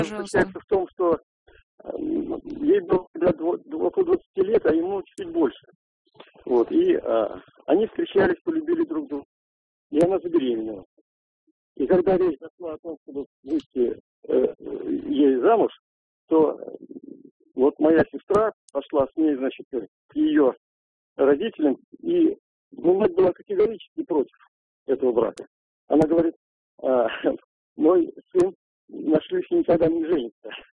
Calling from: Kazan, Tatarstan, Russia; я из Казани.

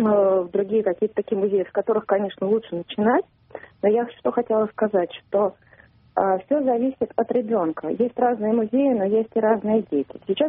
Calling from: Moscow, Russia; Я звоню из Москвы

